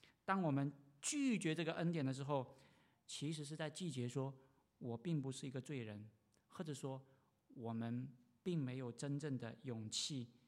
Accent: China; now in Rochester, United States; 因为我是大陆来的一个背景，又是传道人

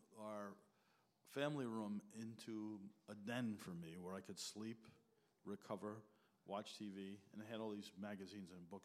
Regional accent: New York City, New York, United States; Don't forget I'm from New York City.

